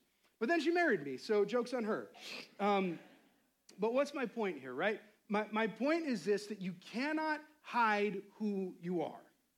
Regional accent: New York, United States; I'm from New York, and I thought people from California were awesome.

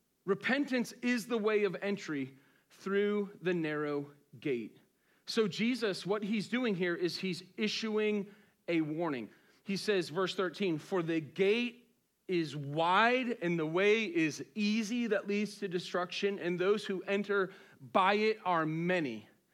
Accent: Boston, Massachusetts, United States; My grandmother, I'm Irish, from Boston. My parents got saved just before I was born.

